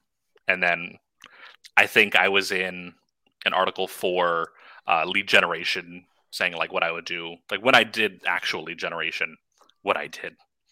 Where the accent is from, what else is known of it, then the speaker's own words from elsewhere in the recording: Orlando, Florida, United States; Florida. Orlando, Florida.